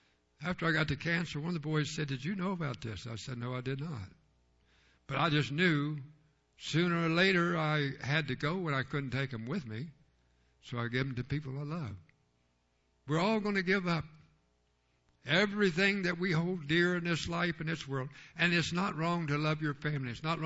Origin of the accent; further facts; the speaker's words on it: Kentucky, United States; now in Ohio, United States; I was a Briarhopper. I came over from Kentucky. The Ohio people called us Kentuckians who transferred up to Ohio, called us Briarhoppers.